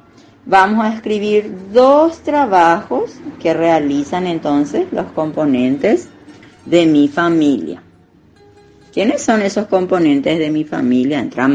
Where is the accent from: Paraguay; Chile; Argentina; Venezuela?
Paraguay; Entonces nosotros tenemos nuestros símbolos nacionales, ¿no? Que nos identifican como paraguayos